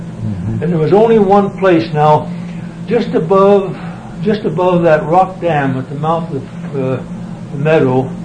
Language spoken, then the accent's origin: English; McIntosh, South Dakota, United States; born there; moved away as an adult; I was born in McIntosh, South Dakota in 1914. And me and another fella and my mother came out here in 1937.